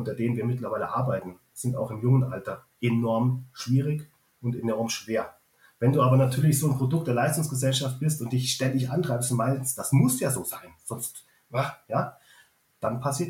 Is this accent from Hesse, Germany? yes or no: yes; Marburg, Hesse, Germany; bei uns im schönen Hessen, da komme ich ja her, aus Marburg an der Lahn ursprünglich